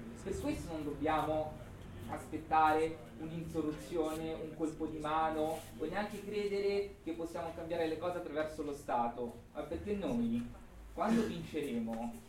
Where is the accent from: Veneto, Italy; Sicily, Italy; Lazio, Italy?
Lazio, Italy; Rome; io sono di Roma, no?